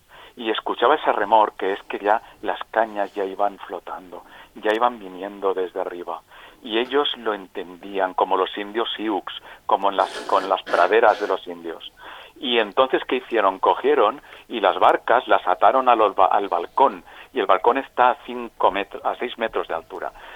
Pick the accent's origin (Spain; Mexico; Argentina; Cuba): Spain; Catarroja, Valencian Community; por rescatar personas desde el Port de Catarroja, que somos gente de la Albufera.